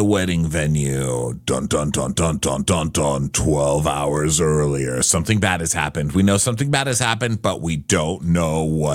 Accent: Texas, United States; I should know this being a Texan

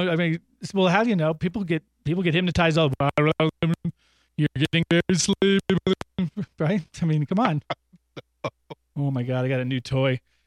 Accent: Massachusetts, United States; accent: Boston; Like, I get embarrassed by my Boston accent.

